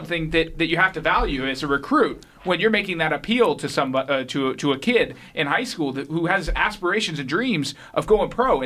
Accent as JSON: {"language": "English", "region": "California", "country": "United States", "said": "I mean, I'm from there, I guess."}